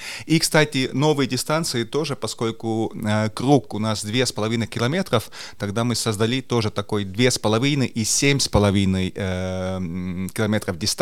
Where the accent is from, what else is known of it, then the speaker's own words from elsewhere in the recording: Kohtla-Järve, Ida-Viru County, Estonia; Но я сам из Идавирума, так что у нас такая миссия тоже, да, я парень из Кохтла-Ярве